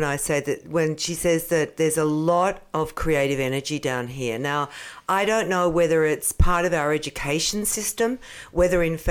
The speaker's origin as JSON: {"language": "English", "country": "Australia", "said": "We're no longer apologising. We're no longer saying, oh, well, we're Australian."}